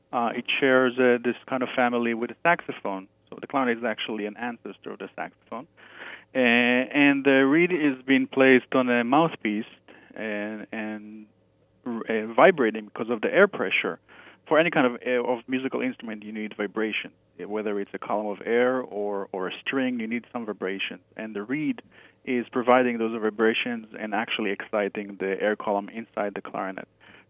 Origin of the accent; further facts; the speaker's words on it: Israel; I actually started my musical education back in Israel. I'm from Israel.